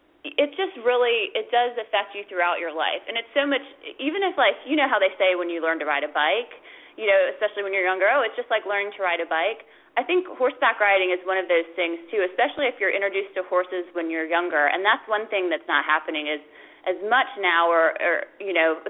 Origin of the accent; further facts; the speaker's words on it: Myrtle Beach, South Carolina, United States; I'm from Myrtle Beach, South Carolina. That's where I grew up.